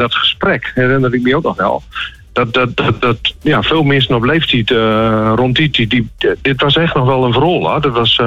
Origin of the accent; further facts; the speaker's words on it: Holwierde, Groningen, Netherlands; Nee, ik ben in Stad geboren. Ja. En toen ik een half jaar was, toen ben ik verhuisd naar Holwierde.